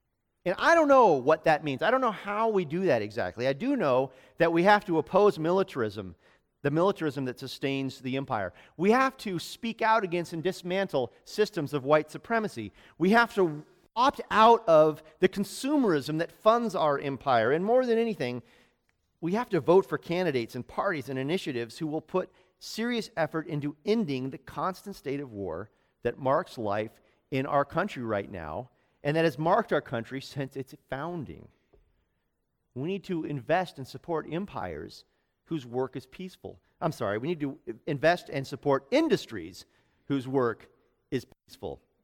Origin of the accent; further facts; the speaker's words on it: United States; I am an American who lives in a part of the United States that is a literal empire.